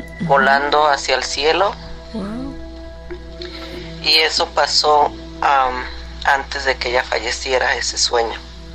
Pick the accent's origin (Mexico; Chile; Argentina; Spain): Mexico; Puebla; now in Kansas City, United States; Y les saludo desde aquí de Kansas City, Missouri, pero soy de Puebla, México.